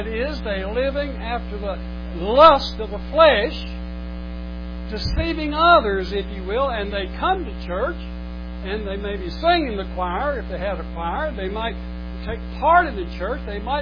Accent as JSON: {"language": "English", "country": "United States", "tie": "born there", "said": "I was born in America. It had nothing to do with it. I'm American because I was born in America."}